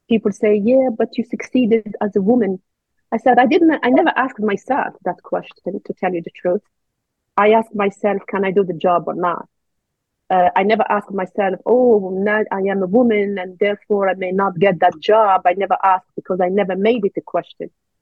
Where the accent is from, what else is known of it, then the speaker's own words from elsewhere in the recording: Algeria; English is a second language; I was born and raised in Algeria, the country between Morocco and Tunisia. It's one of the biggest countries in Africa. I am one of 8 kids. I am one of the 6 girls.